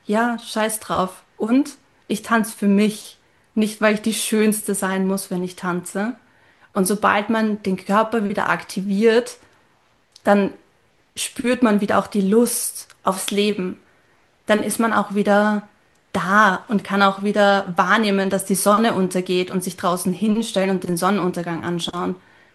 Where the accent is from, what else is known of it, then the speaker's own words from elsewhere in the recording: Vienna, Austria; born there; Und ich komme aus der Großstadt. Ich bin in Wien geboren. Aber jetzt lebe ich am Land, in einem Kaff, in den Bergen.